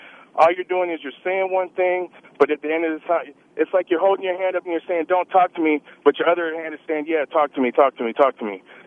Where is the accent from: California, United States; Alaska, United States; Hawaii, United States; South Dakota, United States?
Alaska, United States; I'm from Alaska. I'm Athabascan. That's South Central Alaskan.